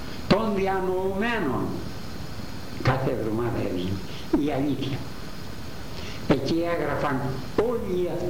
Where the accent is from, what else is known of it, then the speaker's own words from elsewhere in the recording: Greece; Δεν είμαι Γρεκός, είμαι Έλληνας. Γρεκός δεν το θέλω. Είμαι Έλληνας.